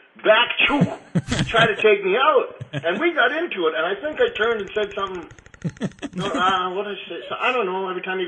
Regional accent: Saskatoon, Saskatchewan, Canada; born there; I was born in Saskatoon, Saskatchewan.

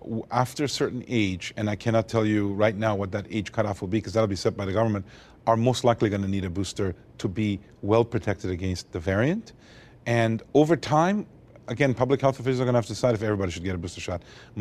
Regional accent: Montreal, Quebec, Canada; also born or lived in Beirut, Lebanon; So I was born in Lebanon, Beirut, Lebanon, of Armenian parents. Lived there till the Civil War in 1975, and ended up escaping the Civil War and growing up in Montreal, Canada.

